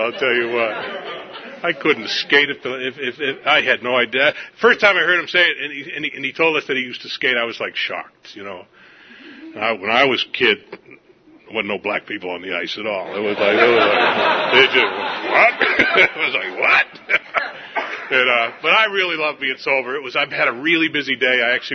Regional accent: Harlem, New York, United States; also born or lived in Boston; I was born in Boston, as he already broke my anonymity there, but I was adopted by a family in Harlem

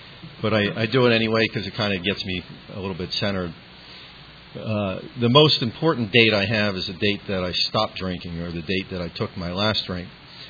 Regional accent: Washington, District of Columbia, United States; I grew up in Washington, D.C., or the suburbs of D.C. I'm the youngest of three kids. I grew up in a middle-class family. I grew up in the suburbs.

